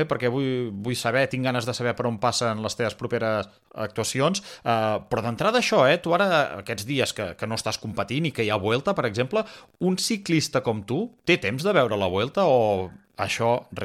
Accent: Catalonia, Spain; perquè jo sóc del Berguedà

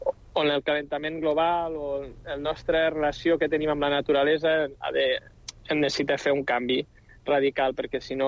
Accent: Lleida, Catalonia, Spain; jo que sóc de Lleida

